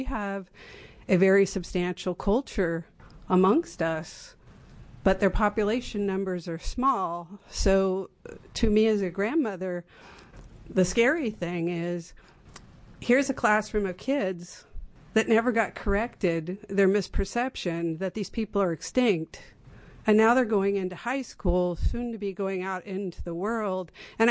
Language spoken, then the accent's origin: English; Oregon, United States; I am a non-Native in terms of being an Indian. I have lived in Oregon my entire life.